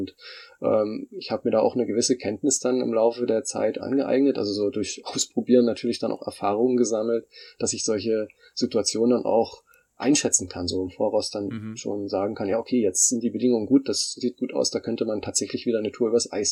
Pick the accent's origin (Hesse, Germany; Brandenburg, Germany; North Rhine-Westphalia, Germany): Brandenburg, Germany; Ich komme ursprünglich aus der Niederlausitz, bin dort auch immer wieder gerne unterwegs, weil ich dort aufgewachsen bin